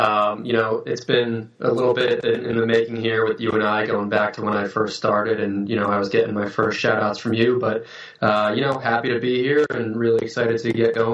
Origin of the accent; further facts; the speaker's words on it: Cranston, Rhode Island, United States; So I'm from Cranston, Rhode Island, and you know, that's just outside of Providence